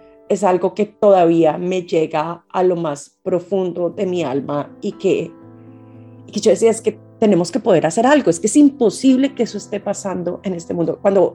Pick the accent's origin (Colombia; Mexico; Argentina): Colombia; Casanare; Yo crecí en Colombia, en Casanare, además, en medio del conflicto armado.